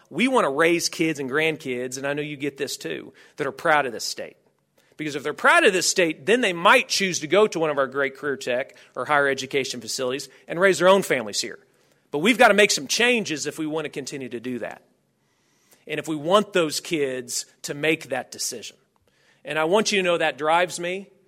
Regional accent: Oklahoma, United States; I'm from Oklahoma, because I'm proud to be an Oklahoman.

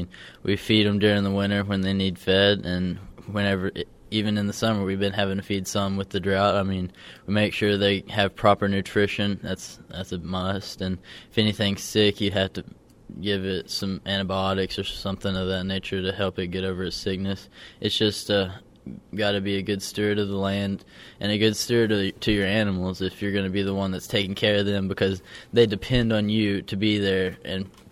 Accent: Madill, Oklahoma, United States; I'm from Medill, Oklahoma.

